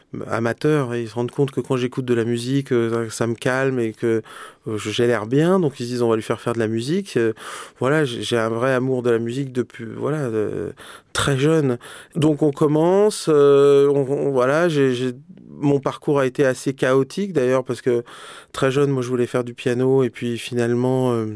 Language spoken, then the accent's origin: French; Brittany, France; born there; parce que je suis né en Bretagne et j'ai écouté cette musique.